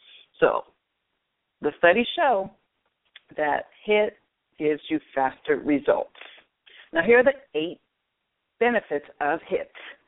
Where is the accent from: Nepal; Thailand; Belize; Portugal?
Belize; now in Inglewood, United States; because I spent most of my life living there since I came to America from Belize.